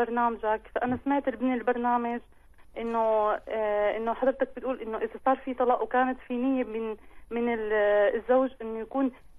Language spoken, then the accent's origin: Arabic; Syria; now in France; نحن هلا في قسم من اخواتي بسوريا. احنا من سوريا بالاساس. طيب. انا متزوجه بفرنسا.